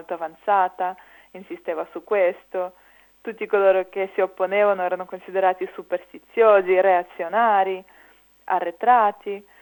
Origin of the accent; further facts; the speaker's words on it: Ukraine; Italian is a second language; now in Italy; in Ucraina sto parlando, il mio paese d'origine